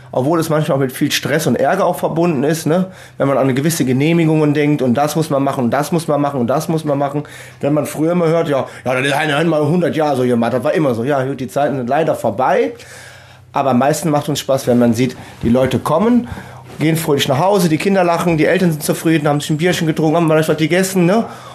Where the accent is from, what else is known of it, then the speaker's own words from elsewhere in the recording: Rhineland, Germany; Wenn ich jetzt als Rheinländer was anderes sagen würde, wäre ja auch schon Gott verboten, sag ich mal.